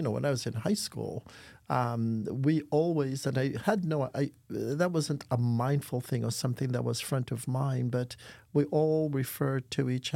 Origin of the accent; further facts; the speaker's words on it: Guyana; And so when I tell people I'm from Guyana